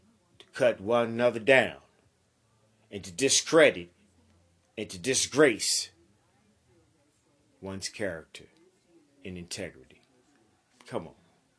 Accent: United States; I'm an American. I'm from the United States of America, the land of the milk and honey.

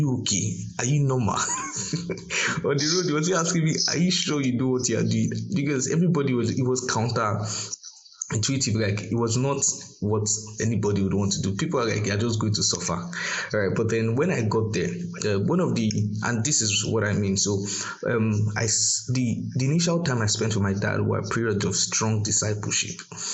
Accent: Port Harcourt, Rivers, Nigeria; we grew up in Port Harcourt

